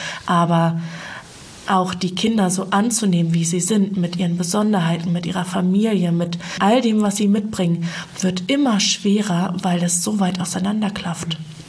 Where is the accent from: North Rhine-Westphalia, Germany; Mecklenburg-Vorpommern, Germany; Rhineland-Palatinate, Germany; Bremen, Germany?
Mecklenburg-Vorpommern, Germany; Ich bin in der Feldberger Seenlandschaft groß geworden.